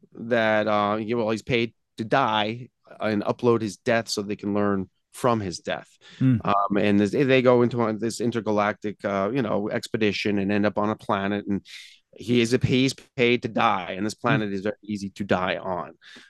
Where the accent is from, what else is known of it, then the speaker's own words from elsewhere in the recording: New York, United States; Tom Baker, I was real young, and growing up in New York, it was sporadic when they would show it.